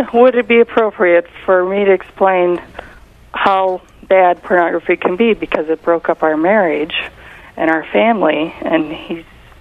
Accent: Canada; moved away; because I'm actually Canadian, and I can't move back, so I have no relatives

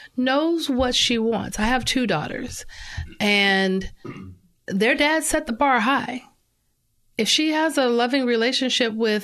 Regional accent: Los Angeles, California, United States; I grew up in South Central LA. I grew up surrounded by gang violence.

